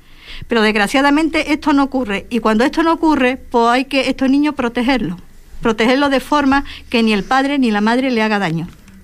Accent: Andalusia, Spain; perdóname la forma de expresarme porque yo soy andaluza.

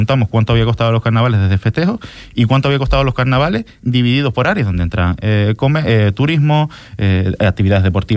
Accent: El Cotillo, Canary Islands, Spain; Yo siempre pongo el mismo ejemplo, yo soy del Cotillo, lo importante que es la fiesta del Cotillo para la economía del pueblo.

